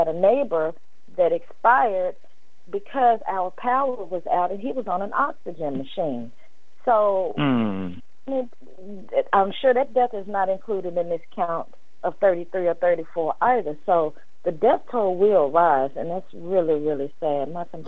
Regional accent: Memphis, Tennessee, United States; because I'm from Memphis, Tennessee, so we don't have hurricanes and all of that.

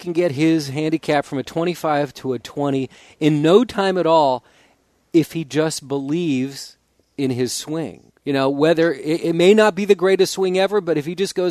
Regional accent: California, United States; I'm from California, so for me it's Peabody, Massachusetts

